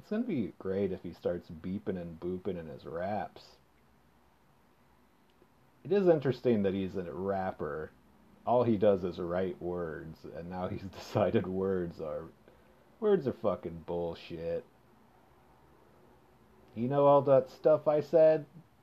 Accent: Austin, Texas, United States; now in Los Angeles, United States; I'm from Austin, Texas, where dogs are very socialized.

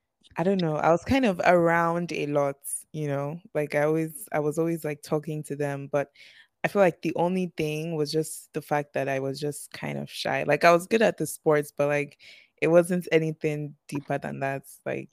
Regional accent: Nigeria; first language English; oh, yeah, I'm Nigerian.

